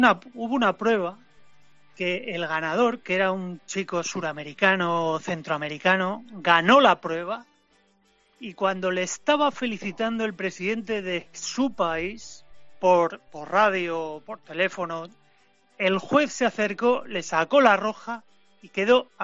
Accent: San Sebastián, Basque Country, Spain; porque soy de San Sebastián, allí cogemos champas y tal

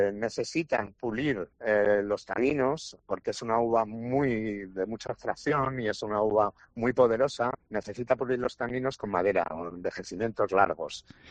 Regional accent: Valtiendas, Castile and León, Spain; Mi pueblo en su día no quiso entrar y luego cuando quiso entrar no le dejaron. Y bueno, y entonces pues se asemejan mucho las zonas, bueno, se asemejan, no, son idénticas en cuanto a esas variedades, pero ahora con el salto a DO lo que quiere hacer Valtiendas es diferenciarse

